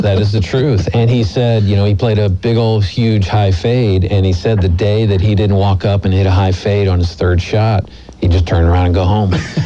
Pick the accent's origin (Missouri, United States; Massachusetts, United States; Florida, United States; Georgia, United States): Florida, United States; I grew up in Florida, and you know, the hurricanes blow down most of the trees.